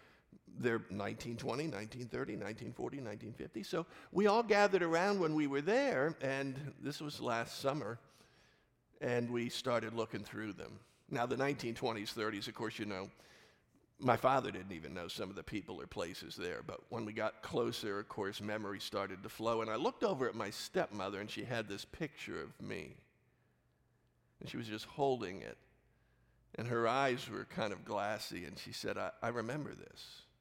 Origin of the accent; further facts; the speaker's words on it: Pittsburgh, Pennsylvania, United States; hello, we're from Pittsburgh